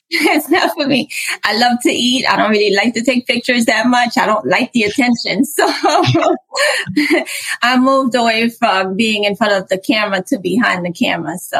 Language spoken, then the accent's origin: English; Haiti; Growing up in Haiti, most of us are very sheltered.